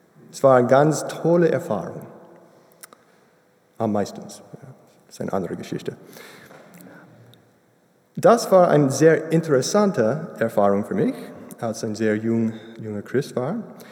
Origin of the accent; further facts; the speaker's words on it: Florida, United States; German is a second language; ich komme aus den USA, aus Florida.